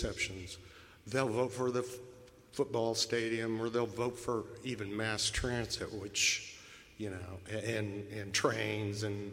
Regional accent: Arlington, Texas, United States; And I'm from Arlington, Texas, where we have three taxpayer-funded stadii.

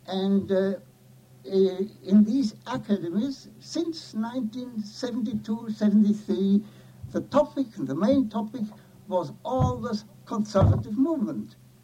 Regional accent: Zurich, Switzerland; another but less desired Russian refugee in my hometown of Zurich

